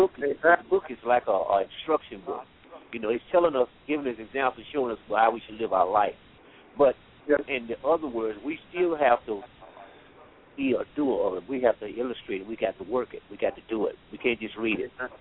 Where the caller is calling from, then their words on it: Columbia, South Carolina, United States; We're calling from Columbia, South